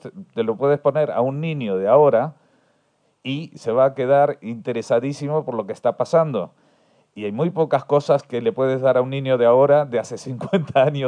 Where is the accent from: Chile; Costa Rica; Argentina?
Argentina; Yo soy de Argentina